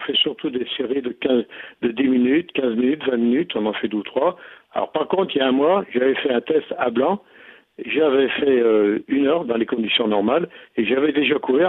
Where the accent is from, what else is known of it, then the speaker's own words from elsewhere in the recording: Brittany, France; Je suis breton, mais le cidre, on en boit un petit peu, mais pas beaucoup.